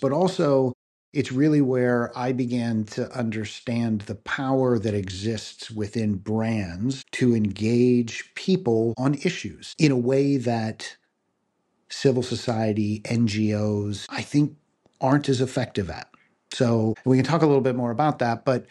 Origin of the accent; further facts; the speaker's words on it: Burlington, Vermont, United States; I grew up in Vermont and went to college and studied political science and came out of college knowing exactly what I wanted to do. I wanted to work for Bernie Sanders. I was a teenager growing up in Burlington as during his term as mayor.